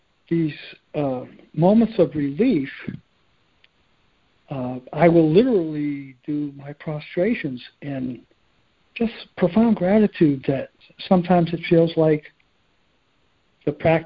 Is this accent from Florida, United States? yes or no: no; Boston, Massachusetts, United States; I was just enjoying the previous caller because I was raised from Boston. I was looking for some kind of accent, but I didn't hear it.